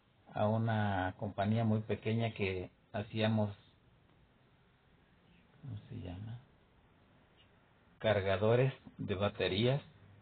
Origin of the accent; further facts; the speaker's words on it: Olinalá, Guerrero, Mexico; Yo nací en el pueblo de Olinalá, Guerrero.